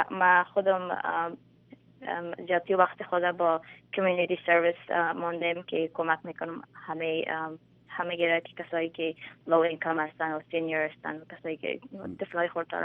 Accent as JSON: {"language": "Persian", "country": "Afghanistan", "said": "میگه تو افغانستان هستی، ما میگم بله ما از افغانستان هستم و ما پراود هستم که ما خودم افغان هستم."}